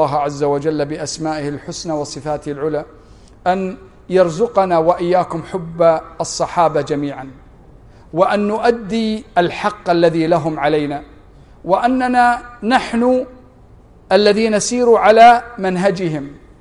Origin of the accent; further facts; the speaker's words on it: Kuwait; يوجد عندنا في الكويت من عوائل الأنصار ويلقبون بالأنصاري